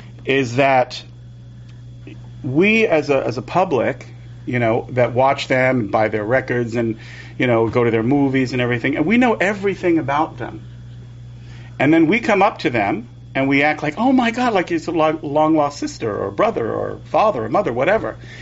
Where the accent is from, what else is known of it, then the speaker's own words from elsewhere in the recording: Malibu, California, United States; which I didn't grow up with. You know, I grew up in Malibu.